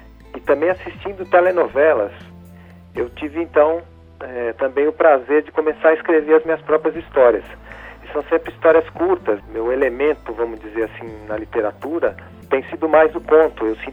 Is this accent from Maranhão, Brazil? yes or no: no; Cravinhos, São Paulo, Brazil; eu vim de Cravinhos, né, uma pequena cidade do interior de São Paulo